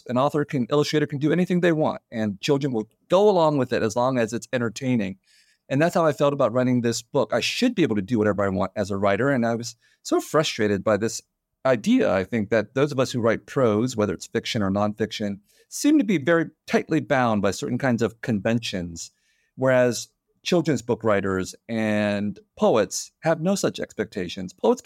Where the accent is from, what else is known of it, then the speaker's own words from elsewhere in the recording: San Jose, California, United States; And I grew up in California in a city called San Jose that is predominantly white, Asian, and Latino.